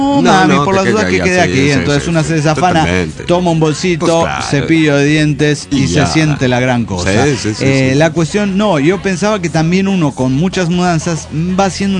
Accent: Cuautitlán Izcalli, State of Mexico, Mexico; moved away; vuelvo a Cautitlán Izcalli, de donde partí. Mi pueblo natal.

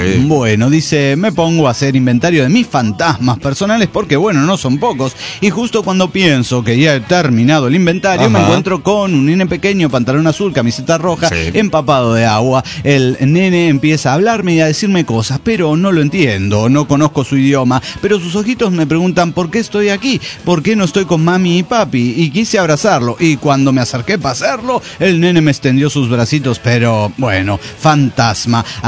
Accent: Mérida, Yucatán, Mexico; Y que soy de Mérida, Yucatán.

